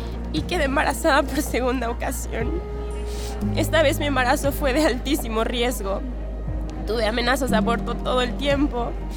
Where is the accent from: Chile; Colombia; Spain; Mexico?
Mexico; soy mexicana, tengo 27 años.